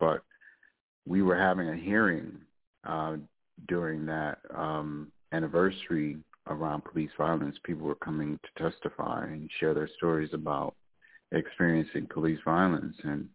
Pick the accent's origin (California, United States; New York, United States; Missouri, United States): Missouri, United States; St. Louis; I am from North St. Louis, Missouri, right next to Ferguson.